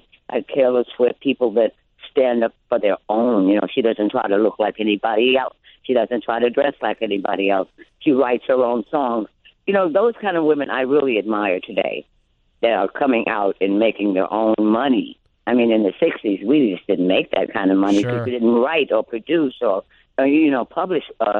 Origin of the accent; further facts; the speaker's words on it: New York City, New York, United States; I'm from Spanish Harlem, and I grew up with the Puerto Rican girls and the Spanish girls and the black girls